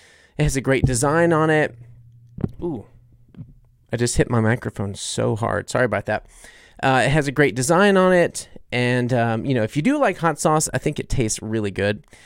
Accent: the South, United States; Okay, you know, I'm from the South. God forbid a Southern boy talks about a little bit of mayonnaise.

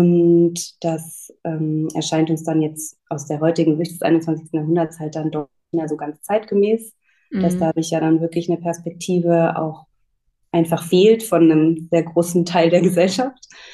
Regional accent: Augsburg, Bavaria, Germany; moved away as an adult; now in Berlin, Germany; Ich komme ursprünglich aus Augsburg, bin da geboren und aufgewachsen und habe dann an verschiedenen Musikhochschulen studiert, also über Nürnberg, Leipzig, Venedig und am Ende dann Berlin, wo ich dann auch geblieben bin und jetzt schon seit mehreren Jahren lebe.

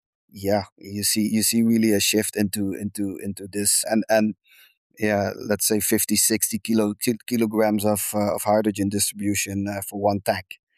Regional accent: Netherlands; as I said, I'm from the Netherlands. We have the SWSWIM subsidy in the Netherlands.

